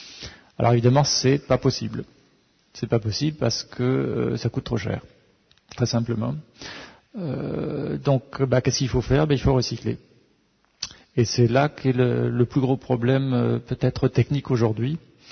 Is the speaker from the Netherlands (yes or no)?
yes; Netherlands; Je viens des Pays-Bas, c'est assez différent par rapport à la France.